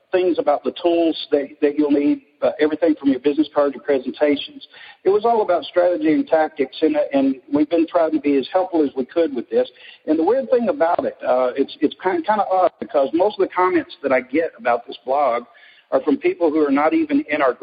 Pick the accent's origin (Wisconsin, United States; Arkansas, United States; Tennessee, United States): Arkansas, United States; Well, I wish I could say it was growing up in Arkansas or my short stint in the Navy, but it isn't.